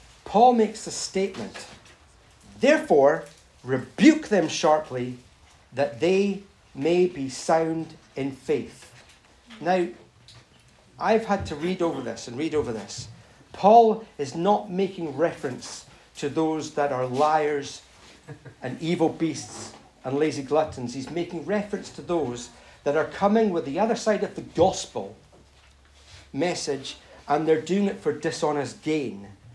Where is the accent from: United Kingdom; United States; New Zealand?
United Kingdom; England; I'm an Englishman.